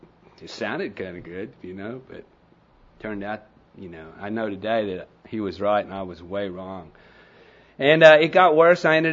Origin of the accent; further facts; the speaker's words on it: Oklahoma, United States; And you know, I'm from Oklahoma, so, you know, I'm used to that kind of watery beer, you know.